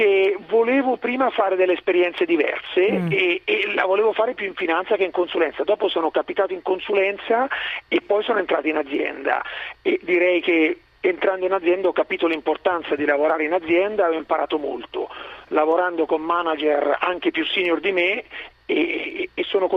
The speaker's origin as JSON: {"language": "Italian", "town": "Fabriano", "region": "Marche", "country": "Italy", "said": "io sono di Fabriano, io sono marchigiano, passo certamente molta parte del mio tempo viaggiando in giro per il mondo, però torno sempre a Fabriano e continuo a passare il tempo nelle Marche, sia per lavoro sia con la mia famiglia."}